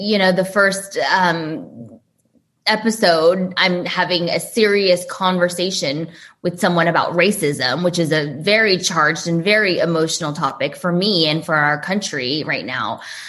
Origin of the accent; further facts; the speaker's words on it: Flower Mound, Texas, United States; also born or lived in Beijing, China / New York, United States; I grew up in Beijing for the first 6 years of my life, and then New York for another 3 years or so. We moved around a lot. And then my dad got a job in Flower Mound, Texas. So I lived there until I was 1